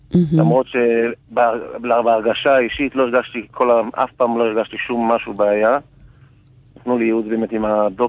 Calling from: Ashdod, Southern District, Israel; אני חזקן מאשדוד.

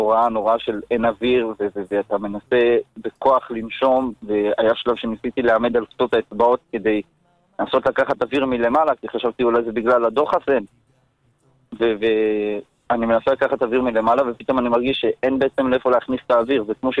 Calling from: Modiin Illit, Judea and Samaria, Israel; אני ממודיעין עילית

